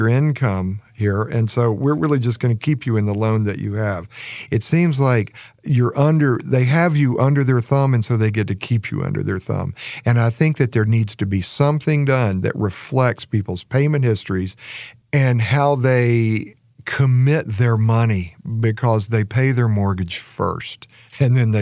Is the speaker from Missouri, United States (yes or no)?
no; Raleigh, North Carolina, United States; now in Chapel Hill, United States; Yeah, I grew up in Raleigh. I remember him on TV every night.